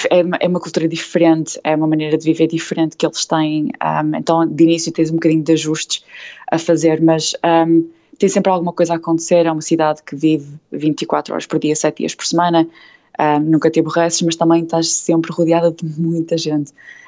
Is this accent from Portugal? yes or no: yes; Portugal; moved away; a minha casa sempre foi bilingue, que a minha mãe cresceu na África do Sul, então nós falámos sempre um bocado português e inglês, mas mesmo assim eu cresci em Portugal, então português era assim a minha língua principal